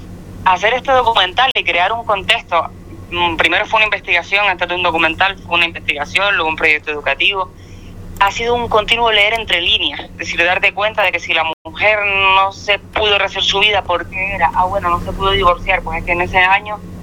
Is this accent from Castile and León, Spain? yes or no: no; Arucas, Canary Islands, Spain; comenzando en Arucas, que yo soy de Arucas, de Gran Canaria, de las mujeres que se quedaron.